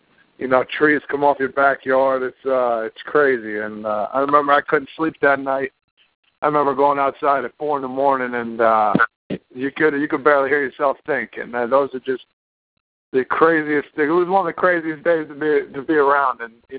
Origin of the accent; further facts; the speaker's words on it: New Jersey, United States; And I think, you know, as a young kid growing up in New Jersey, you got a lot of people trying to, you know, help you out.